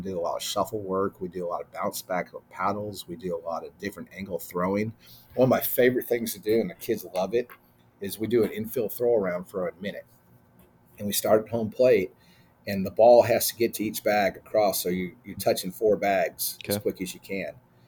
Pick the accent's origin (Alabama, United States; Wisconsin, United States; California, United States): California, United States; Poway; And I grew up in Poway, California, which is the North County of San Diego.